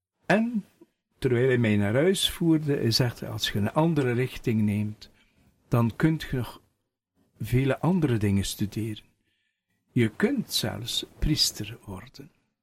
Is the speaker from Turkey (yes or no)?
no; Koekelare, West Flanders, Belgium; Wel, ik kom eigenlijk hier uit de streek rond Kortemark. Ik ben geboren in Koekelare. En daar altijd naar school gelopen, de lagere school. En daarna ben ik naar de technische school in Oostende gegaan.